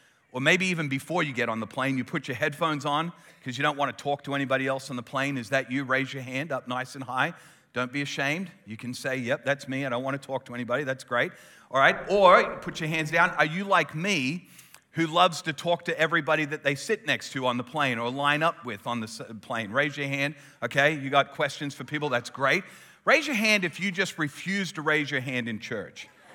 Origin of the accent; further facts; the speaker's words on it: Adelaide, South Australia, Australia; born there; accent: Australian; also born or lived in United States; So I was born in Adelaide, but raised by American parents, and I've traveled back and forth to the US and Australia my whole life. I'm a dual citizen.